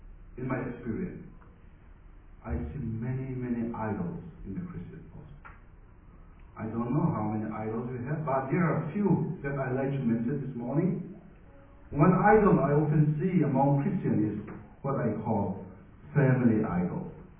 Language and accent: English; Myanmar; I come from Burma, Myanmar.